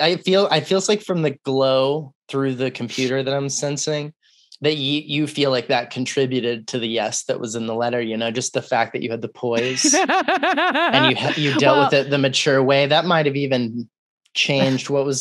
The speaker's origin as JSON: {"language": "English", "town": "Arlington", "region": "Texas", "country": "United States", "tie": "born or raised there", "also_born_or_lived": "Austin", "said": "I grew up in Arlington, but I don't know what any of that shit means."}